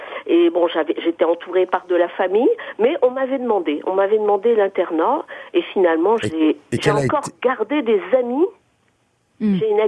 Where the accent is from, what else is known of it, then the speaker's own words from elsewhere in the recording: Hauts-de-France, France; Je suis originaire des Flandres, entre Lille et Dunkerque.